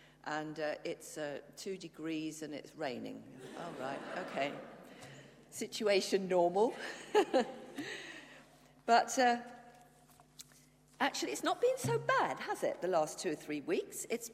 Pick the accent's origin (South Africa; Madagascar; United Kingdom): United Kingdom; England; having got back here, I do begin to realize that I am English and I do appreciate English things